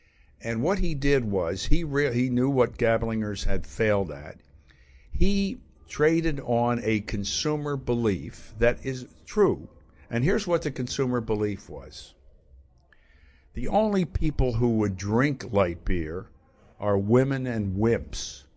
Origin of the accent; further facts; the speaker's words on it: Philadelphia, Pennsylvania, United States; now in New York, United States; Well, Terry, I grew up outside Philadelphia. I went to Villanova, got an MBA from Wharton, came to New York